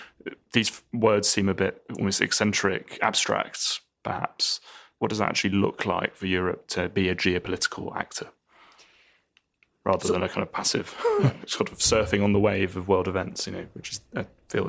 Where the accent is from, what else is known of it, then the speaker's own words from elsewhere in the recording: United Kingdom; I'm British